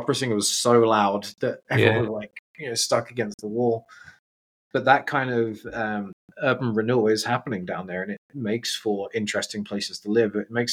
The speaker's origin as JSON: {"language": "English", "region": "South East England", "country": "United Kingdom", "tie": "born or raised there", "lives_now": "Calgary, Canada", "said": "I mean, I grew up just outside London"}